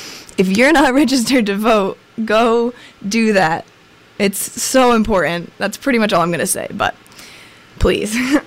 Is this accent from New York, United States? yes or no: yes; Albany, New York, United States; Up next is … by a band that I just saw in my hometown, Albany, this past summer.